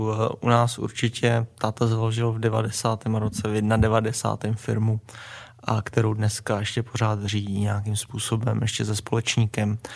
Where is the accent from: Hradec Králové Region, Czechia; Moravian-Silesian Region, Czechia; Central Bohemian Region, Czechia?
Central Bohemian Region, Czechia; Rakovník; Tak já pocházím z Rakovníka